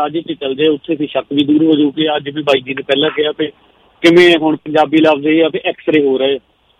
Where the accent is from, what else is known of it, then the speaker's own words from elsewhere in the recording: Punjab, India; ਮੈਂ ਰੇਸਿਸਟ ਨਹੀਂ ਹੈਗਾ, ਮੈਂ ਪੰਜਾਬੀ ਹੈਗਾ